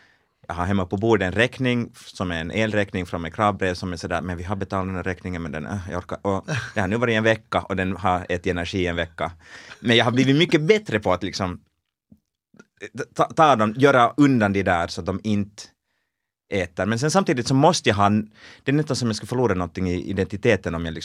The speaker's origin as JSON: {"language": "Swedish", "town": "Ekenäs", "region": "Uusimaa", "country": "Finland", "said": "Hemma i Ekenäs, det på gårdarna där vid Västervik, gårdarna utanför Ekenäs."}